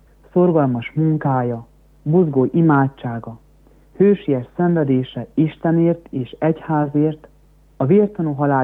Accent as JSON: {"language": "Hungarian", "town": "Carei", "region": "Satu Mare County", "country": "Romania", "tie": "born or raised there", "also_born_or_lived": "Timișoara", "said": "Én Temesváron születtem ezelőtt 25 évvel, de már 4 éves koromban Károlyba kerültem a szüleimmel együtt, mivel hogy édesapám és édesanyám is a Károly környékbeli falvakból valók."}